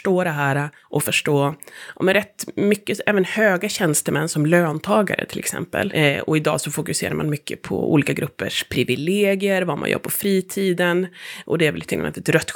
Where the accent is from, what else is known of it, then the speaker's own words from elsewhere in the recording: Gothenburg, Västra Götaland County, Sweden; Jag kommer ju från Göteborg